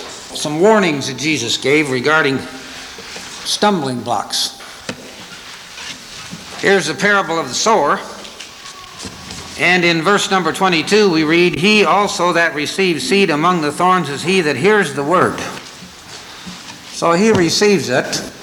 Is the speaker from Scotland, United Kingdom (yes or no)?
yes; Scotland, United Kingdom; You know, being a Scotsman, when I first heard about tithes